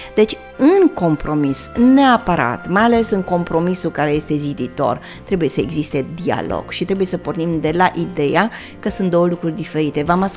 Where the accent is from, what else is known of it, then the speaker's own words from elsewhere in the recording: Transylvania, Romania; eu la origine sunt moață și sunt extrem de radicală